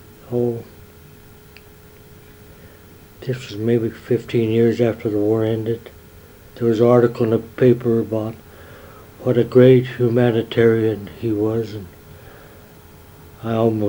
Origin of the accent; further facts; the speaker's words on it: Salt Lake City, Utah, United States; I'm born and raised in Salt Lake, and I always considered myself as a good American